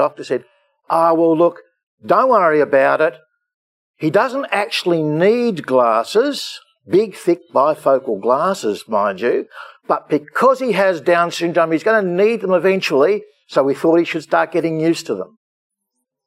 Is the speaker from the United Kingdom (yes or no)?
no; Mildura, Victoria, Australia; I almost said Mildura. I grew up in Mildura, but not so in Cobram.